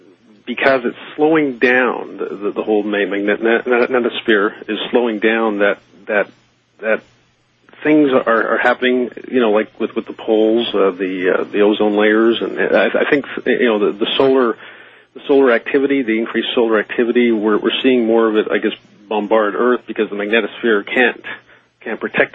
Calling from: British Columbia, Canada; I'm calling from Canada on Vancouver Island.

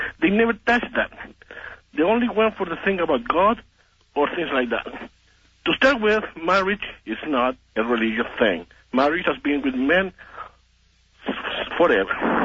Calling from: Bakersfield, California, United States; From Bakersfield.

